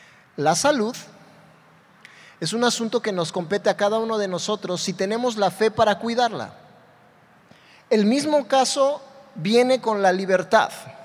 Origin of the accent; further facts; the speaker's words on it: Mexico City, Mexico; born there; yo soy, bueno, nací en el DF, pero soy de corazón jarocho. Veracruzano, hasta les bailo … si quieren.